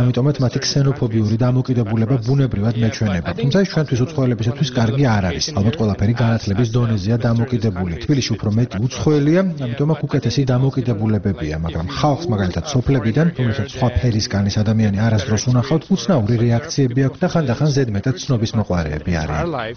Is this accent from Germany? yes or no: no; India; Georgian is a second language; now in Georgia; ინდოეთიდან ვარ.